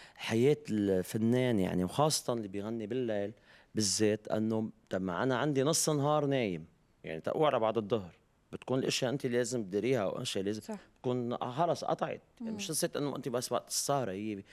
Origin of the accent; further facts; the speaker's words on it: Lebanon; نحن كلبنانية عم نتأقلم يعني، كل اللي صار ببلدنا